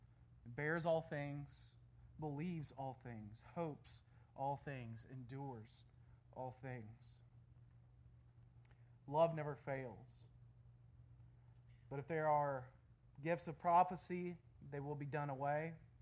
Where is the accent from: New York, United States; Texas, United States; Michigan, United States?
Texas, United States; now in Pennsylvania, United States; And then, I grew up in Texas. It's interesting going back to a place where everyone has accents and they talk so slow after living in East Pennsylvania for so long.